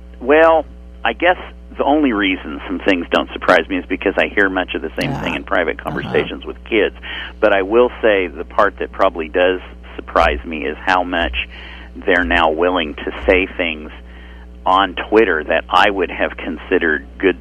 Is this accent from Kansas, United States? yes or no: yes; Wichita, Kansas, United States; I grew up in Wichita and then lived in western Kansas for high school